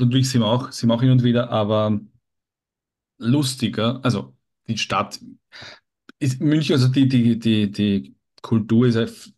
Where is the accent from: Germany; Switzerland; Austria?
Austria; Vienna; woher seid ihr eigentlich? Und wir haben gesagt, aus Wien?